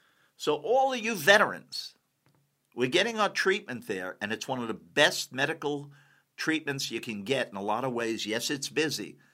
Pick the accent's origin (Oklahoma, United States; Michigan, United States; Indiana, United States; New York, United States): New York, United States; Brooklyn; I grew up in Brooklyn.